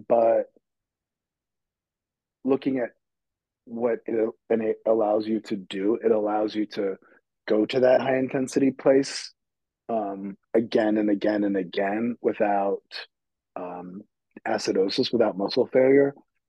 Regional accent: Midwest, United States; accent: Midwest American; in my Midwest American accent, for the world.

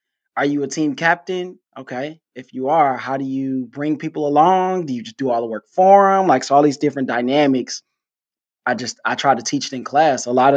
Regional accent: Detroit, Michigan, United States; now in Houston, United States; I'm from Detroit, but I live in Houston.

